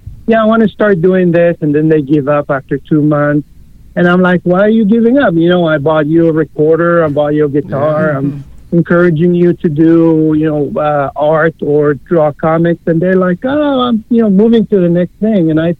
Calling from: Tarzana, California, United States; I'm calling from Tarzana, California.

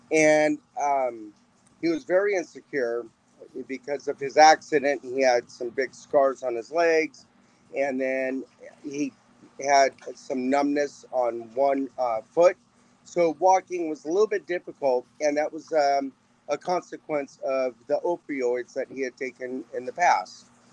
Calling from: Windermere, Florida, United States; and I'm calling in from Orlando, Florida. From Windermere

